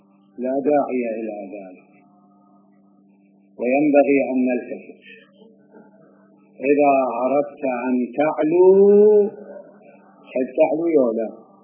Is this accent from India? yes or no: no; Najaf, Najaf Governorate, Iraq; أكو كان عندنا في النجف الأشرف،